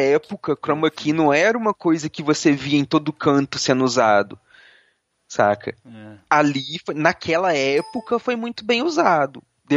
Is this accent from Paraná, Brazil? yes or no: yes; Curitiba, Paraná, Brazil; born there; moved away; eu nasci em Curitiba, amo o friozinho, porém vim pro calor da savana africana.